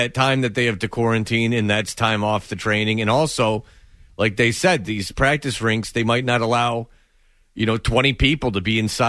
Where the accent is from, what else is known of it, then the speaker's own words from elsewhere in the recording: Detroit, Michigan, United States; now in Boston, United States; my parents live in Tennessee, and I grew up in Detroit, and I live in Boston.